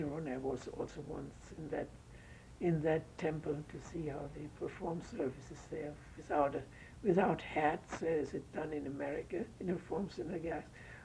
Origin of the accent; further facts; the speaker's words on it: Wiesbaden, Hesse, Germany; born there; English is a second language; I was born on April 15th, 1912, in the city of Wiesbaden. My upbringing was Jewish, not Orthodox